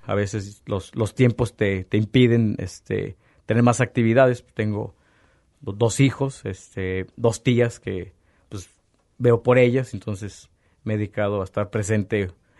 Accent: Guadalajara, Jalisco, Mexico; born there; now in Lagos de Moreno, Mexico; Nací en Guadalajara, Jalisco. Vivo actualmente aquí en Lagos de Moreno, Hernando de Martel, número 52, Colonia La Luz.

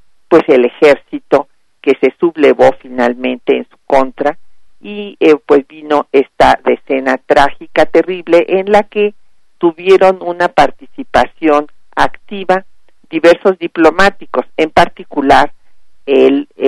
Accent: Mexico; nuestra identidad como mexicanos

